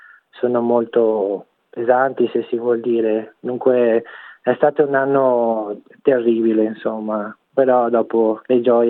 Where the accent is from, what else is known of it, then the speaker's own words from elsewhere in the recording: Conegliano, Veneto, Italy; now in Melbourne, Australia; Sono originario di Conegliano, vicino a Venezia.